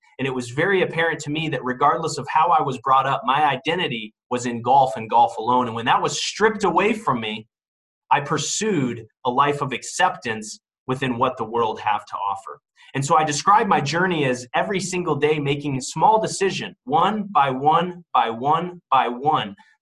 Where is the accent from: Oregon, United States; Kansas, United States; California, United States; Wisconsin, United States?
Kansas, United States; Fairway; I was born and raised in Fairway, Kansas, and being an avid golfer, that was a great town to be from.